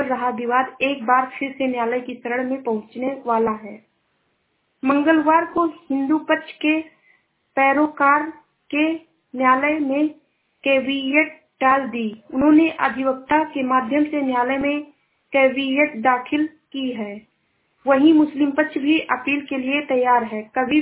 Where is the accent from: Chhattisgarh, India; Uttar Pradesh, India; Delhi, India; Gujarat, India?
Uttar Pradesh, India; मैं जिला श्रावस्ती से हूँ।